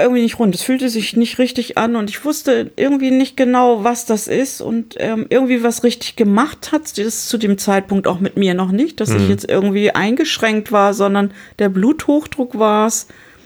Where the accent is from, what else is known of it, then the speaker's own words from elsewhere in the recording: Hamburg, Germany; ich komme aus Hamburg